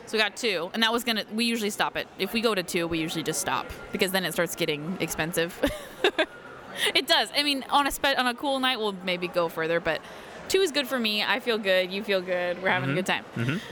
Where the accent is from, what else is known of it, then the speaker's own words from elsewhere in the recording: Seattle, Washington, United States; Start talking about how we're from Seattle, and they were like, oh, I love Seattle